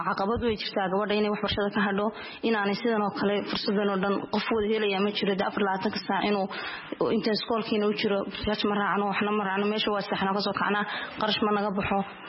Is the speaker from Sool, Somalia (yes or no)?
yes; Sarmaayo, Sool, Somalia; Deegaankan ka imid waxaan ka imid deegaanka Sarmaayo